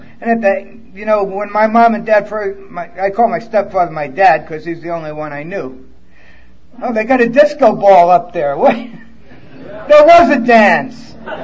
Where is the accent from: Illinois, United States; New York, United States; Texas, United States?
New York, United States; Brooklyn; I'm from Brooklyn.